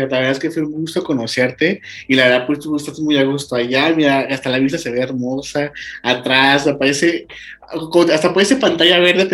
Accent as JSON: {"language": "Spanish", "town": "León", "region": "Guanajuato", "country": "Mexico", "said": "Somos de León, Guanajuato."}